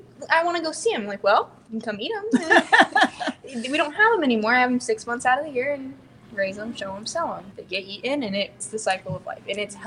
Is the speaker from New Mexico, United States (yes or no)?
yes; Corrales, New Mexico, United States; I am from Corrales, New Mexico, so a tiny village outside of Albuquerque. So I'm right outside the big city.